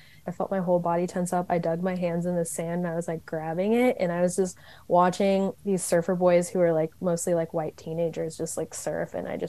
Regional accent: San Clemente, California, United States; For me, like, I already had a context of growing up in San Clemente and seeing a lot of people that didn't look like me in the water.

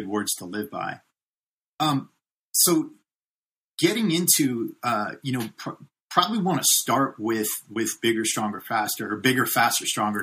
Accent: Connecticut, United States; now in California, United States; I'm an East Coast boy too. I'm from Connecticut. I grew up out there.

